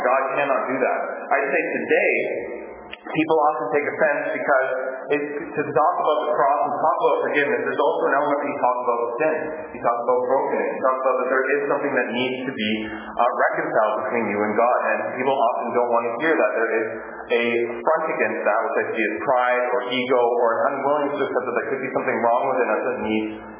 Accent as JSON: {"language": "English", "town": "Nanaimo", "region": "British Columbia", "country": "Canada", "tie": "born or raised there", "said": "I remember when I came back from Bible college one summer to Nanaimo, I went to pick up my younger brother from one of the elementary school that I used to attend as a young boy."}